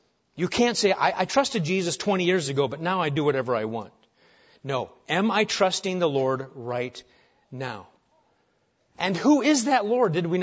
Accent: Nebraska, United States; And I'm from Nebraska, so there.

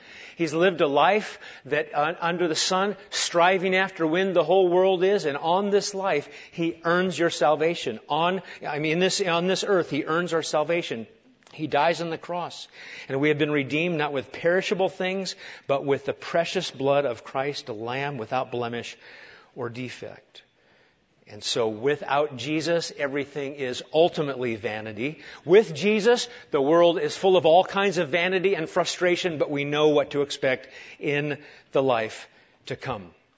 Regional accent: Nebraska, United States; what we could afford growing up in Nebraska was Wonder Bread.

